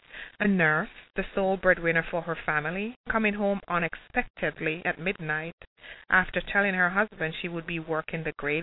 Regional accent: Jamaica; now in South Florida, United States; in our Caribbean community, because I'm from Jamaica, in our Caribbean community here in South Florida

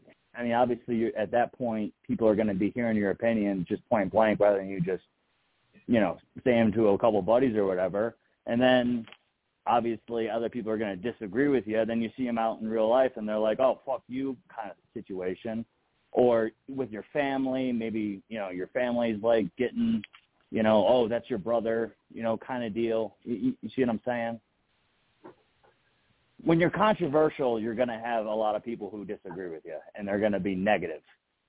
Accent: New York, United States; now in Colorado, United States; I'm from New York originally, and I moved out west, not west, but Colorado, to be a little bit more conservative than where I'm from.

